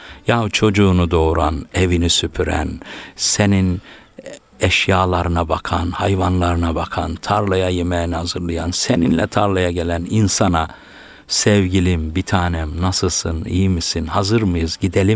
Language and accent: Turkish; Tokat, Turkey; memleketim Tokat'ta ya.